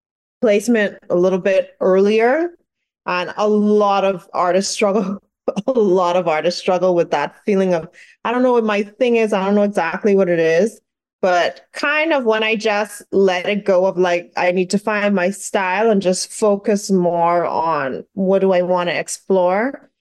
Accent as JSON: {"language": "English", "country": "Bahamas", "tie": "born or raised there", "said": "So I was born in the Bahamas. I grew up there, and there's a beautiful, thriving art community in the Bahamas that I'm proud to be a part of now."}